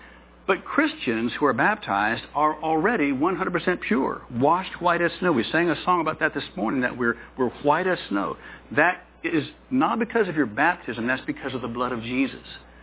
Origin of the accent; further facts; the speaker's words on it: Parkersburg, West Virginia, United States; I'm from Parkersburg, just up the river, hour and a half.